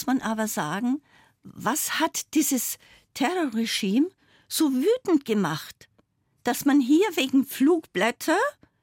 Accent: Sumpering, Bavaria, Germany; born there; in meinem Pass dann steht Ortsteil Sumpering. Saldenburg, Ortsteil Sumpering.

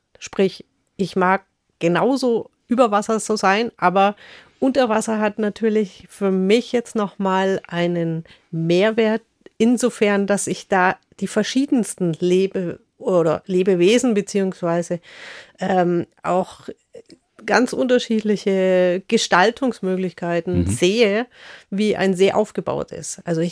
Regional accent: Schnaittach, Bavaria, Germany; Ich komme auch aus Schneitach und das hat den Ort den Namen auch gegeben.

